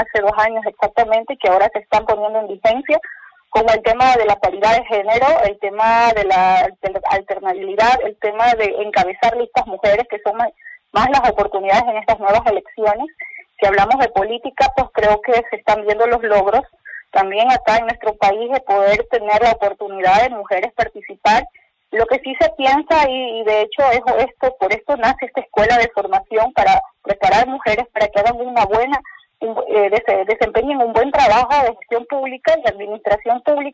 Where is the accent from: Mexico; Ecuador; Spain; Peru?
Ecuador; Valencia, Los Ríos; born there; now in Quevedo, Ecuador; soy mujer rural con esta identidad mantuvia que siempre la llevo con mucho orgullo. Nací en el Cantón Valencia, riocense de corazón. Actualmente vivo en la parroquia La Esperanza, perteneciente al Cantón Quevedo, que es una parroquia rural